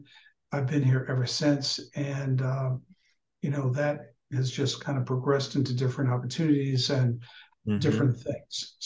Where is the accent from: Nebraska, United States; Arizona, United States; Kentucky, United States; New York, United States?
New York, United States; Staten Island; now in New Jersey, United States; so I'm originally from Staten Island, but I'm a Jersey boy for a lot of years now.